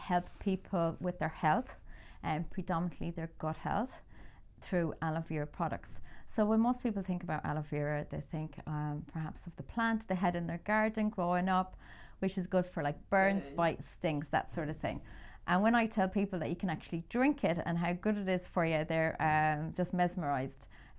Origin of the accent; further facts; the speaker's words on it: Ireland; I'm Irish, as you can tell from my accent.